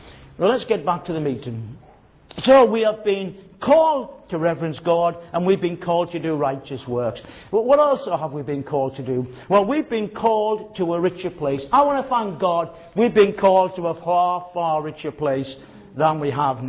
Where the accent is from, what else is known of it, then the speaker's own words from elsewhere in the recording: Sunderland, North East England, United Kingdom; But I would give up going back to Sunderland, going to watch a football game.